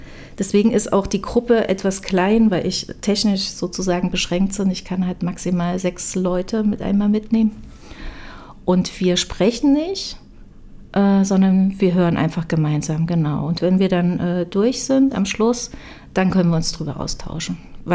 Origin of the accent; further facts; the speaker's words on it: Weimar, Thuringia, Germany; Ich komme ja aus Weimar, da ist das schon bekannt